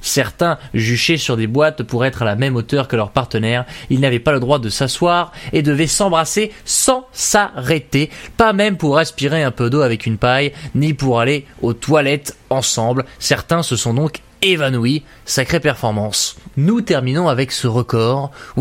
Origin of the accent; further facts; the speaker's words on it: Normandy, France; born there; un département de ma région natale qui m'est cher, comme vous le savez, qui est la magnifique et belle Normandie.